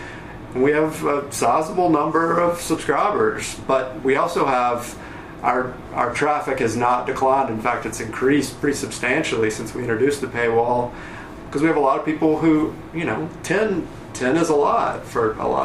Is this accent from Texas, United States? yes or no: no; Searcy, Arkansas, United States; now in Little Rock, United States; I'm originally from Searcy, White County, conservative bastion.